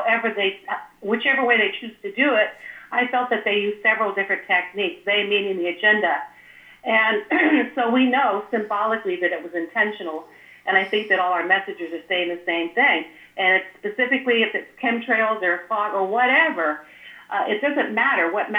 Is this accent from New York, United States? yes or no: no; Santa Clara, California, United States; where I was born in Santa Fe, California, and grew up in Santa Clara, Silicon Valley